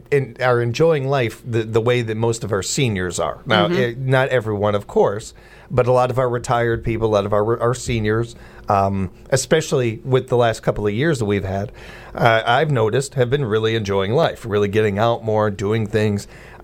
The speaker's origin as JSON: {"language": "English", "town": "Chicago", "region": "Illinois", "country": "United States", "tie": "born or raised there", "said": "Where I grew up in the high-rise I grew up in Chicago and everything, we could trick-or-treat in the building."}